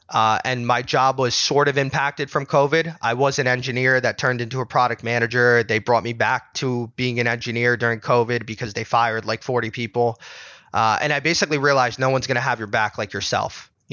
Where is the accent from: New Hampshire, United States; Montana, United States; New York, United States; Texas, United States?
New York, United States; also born or lived in New Jersey; growing up in New York and New Jersey, there's a huge culture around sports betting and, you know, sports in general.